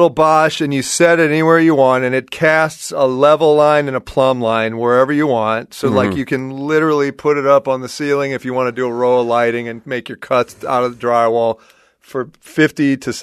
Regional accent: Illinois, United States; I grew up in the Illinois.

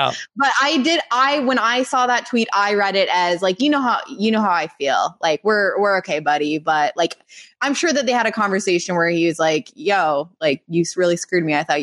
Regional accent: Ireland; I'm Irish. I can spot a ginger when I see one.

